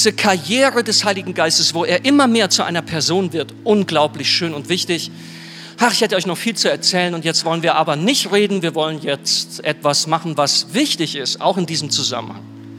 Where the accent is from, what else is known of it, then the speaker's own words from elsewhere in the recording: Germany; ich als Deutscher weiß etwas von diabolischer Begeisterung zu erzählen